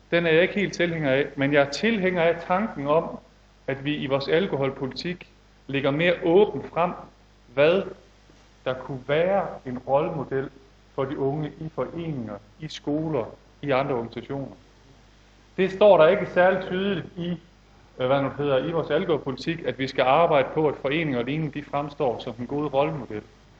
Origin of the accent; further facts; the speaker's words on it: Ølgod, Region of Southern Denmark, Denmark; jeg kommer helt ud fra Vestjylland, en lille by, der hedder Ølgod.